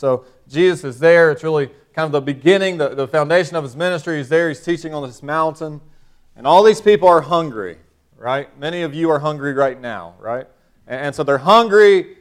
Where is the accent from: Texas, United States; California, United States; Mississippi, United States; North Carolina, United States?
North Carolina, United States; Raleigh; I'm from Raleigh. We grew up in North Carolina, so I still say y'all. I pastored in Ohio for almost 4 years, and Lord blessed, and then it followed us here when we moved back.